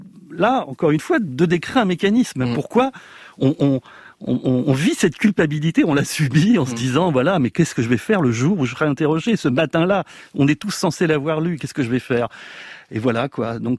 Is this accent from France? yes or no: yes; France; born there; French is a second language; même si je suis né en France et même si j'ai parlé spontanément le français à la maternelle, je n'avais pas les mécanismes, l'inconscient du français.